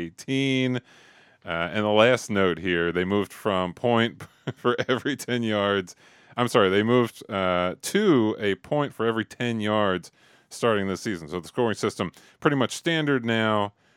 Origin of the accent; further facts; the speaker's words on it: San Diego, California, United States; And then several years later, I moved to my hometown of San Diego and started a third league there.